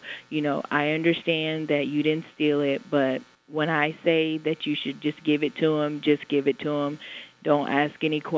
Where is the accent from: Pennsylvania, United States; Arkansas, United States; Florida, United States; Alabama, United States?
Florida, United States; Panama City; because I'm from Panama City, Florida, and this is where this actually took place.